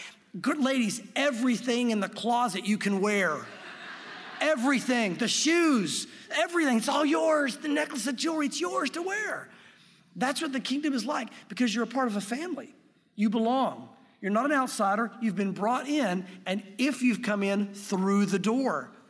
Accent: Jonesville, United States; I had Charlie and Chuck as my two best friends growing up in Jonesville.

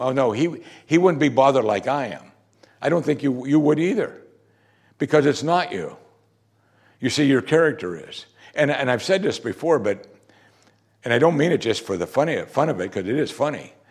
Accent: Pittsburgh, Pennsylvania, United States; even though he's from Green Bay, Wisconsin, and I was from Pittsburgh.

